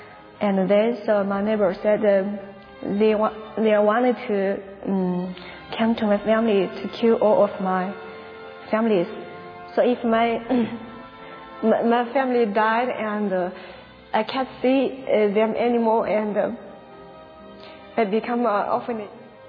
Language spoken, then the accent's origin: English; China; English is a second language; So I come from Yi nationality group. So Yi is when large, about 7 million. We have three kind of Yi in my nationality.